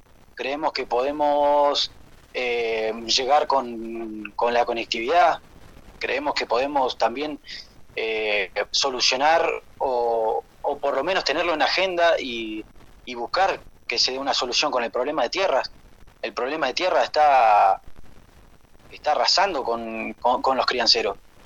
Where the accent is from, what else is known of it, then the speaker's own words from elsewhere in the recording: Manzano Amargo, Neuquén, Argentina; nosotros, para empezar, somos pobladores de Manzano Amargo de toda la vida. Trabajamos acá, vivimos acá